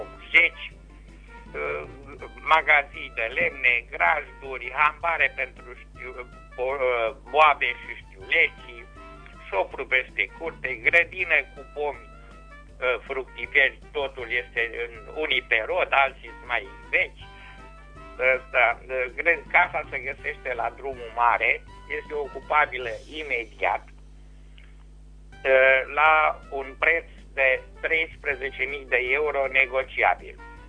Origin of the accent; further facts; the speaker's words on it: Rusova Veche, Caraș-Severin, Romania; now in Timișoara, Romania; sunt de la Rusova Veche, acum în Timișoara.